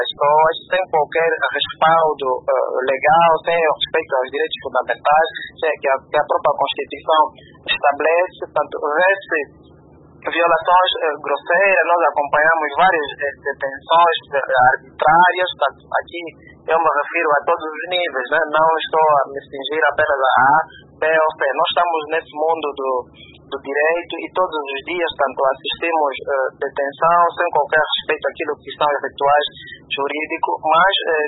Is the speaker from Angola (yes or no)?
yes; Angola; Isso é que nós não devemos aceitar enquanto angolano